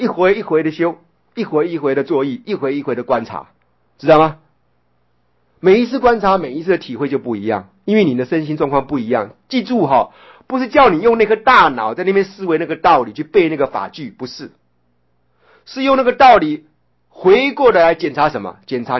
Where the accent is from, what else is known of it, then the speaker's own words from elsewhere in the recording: China; 我刚才讲的那个啊，是我们中国人的寓言啊，中国人的寓言故事啊